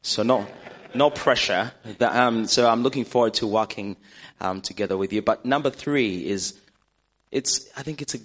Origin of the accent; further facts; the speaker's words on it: Uganda; moved away as an adult; now in United Kingdom; I grew up in a place somewhere tucked away in Africa called Uganda.